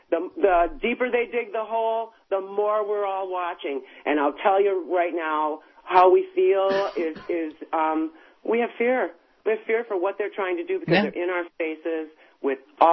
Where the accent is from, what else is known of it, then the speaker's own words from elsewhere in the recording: Michigan, United States; Okay, I'm from Michigan, and I'm a brown-skinned, half-Native American Indian.